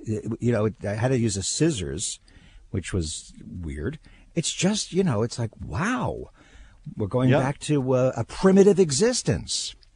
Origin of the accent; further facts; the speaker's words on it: New York, United States; also born or lived in Southern California / Florida / New England; I'm from New York. I've lived in New York. I've lived in Southern California. I've lived in Florida. But the longest place I've lived in my adult life, in my whole life, has been in New England.